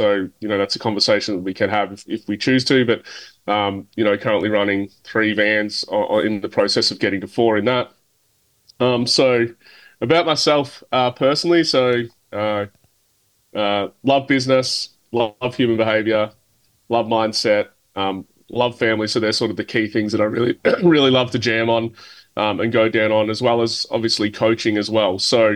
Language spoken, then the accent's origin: English; Melbourne, Victoria, Australia; I grew up in Melbourne. So for those of you who don't know, Melbourne's like southern part on the east coast of Australia. So grew up in like, I would say like a middle class family.